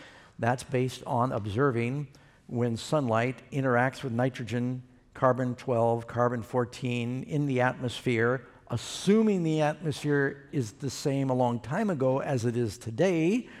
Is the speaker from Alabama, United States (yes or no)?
no; New York City, New York, United States; born or raised there